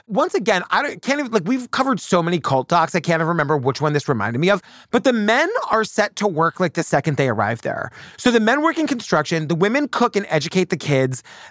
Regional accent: Massachusetts, United States; Well, where I grew up on Cape Cod, there, if you know what it's called, people from Cape Cod, let me know.

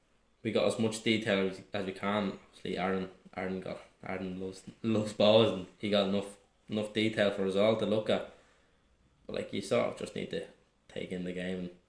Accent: Ballymun, Leinster, Ireland; I'm coming from Ballymun over here, and I'm like, absolutely pissed.

